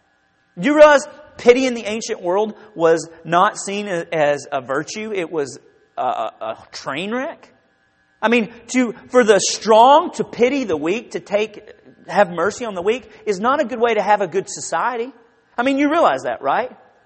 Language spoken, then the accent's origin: English; Benton, Arkansas, United States; So when I was growing up in Benton, Arkansas, there was one part of town where they lived, people who were different, the Hill.